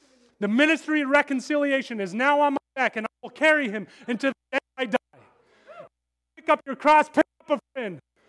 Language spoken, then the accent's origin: English; Kansas, United States; I'm from Kansas, northwest Kansas, close to Colorado.